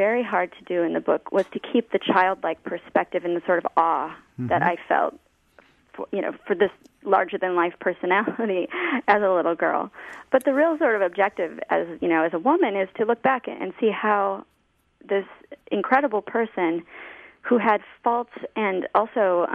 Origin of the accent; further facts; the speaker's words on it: La Crosse, Wisconsin, United States; There's my childhood growing up in La Crosse, Wisconsin, when my parents divorced.